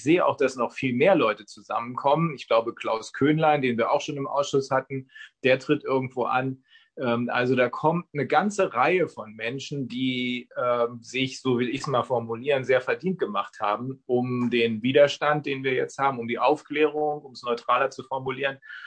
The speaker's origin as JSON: {"language": "German", "region": "Bremen", "country": "Germany", "said": "ich komme ja eigentlich aus Bremen. Bremen ist die freie und Hansestadt Bremen, so heißt sie."}